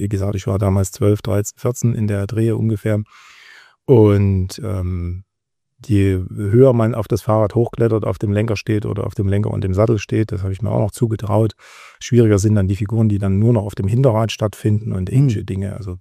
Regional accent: Chemnitz, Saxony, Germany; in dem fantastischen Jahr 1971 geboren. Du siehst, war ein sehr guter Jahrgang, der dann gereift ist. Hier in Karl-Marx-Stadt steht auch noch im Ausweis mit drin, heute Chemnitz. Und das damals aufgewachsen in Altendorf im Flemminggebiet.

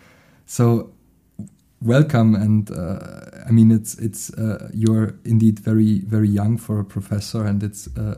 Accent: Cologne, North Rhine-Westphalia, Germany; English is a second language; because I'm from Ehrenfeld, which is the most hipster like Veedel in Cologne, part of town

